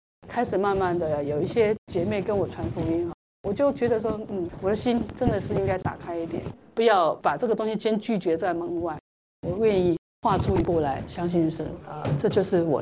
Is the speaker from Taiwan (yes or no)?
yes; Taiwan; 那这是我们台湾人都是就是这样子被教导啊